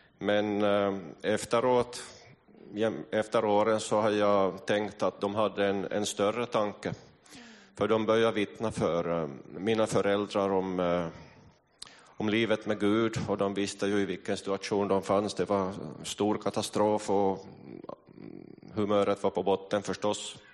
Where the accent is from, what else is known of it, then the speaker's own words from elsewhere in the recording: Kristinestad, Ostrobothnia, Finland; Jag är född i Kristinestad och ut på landsbygden där. Min far och mor hade ett litet jordbruk.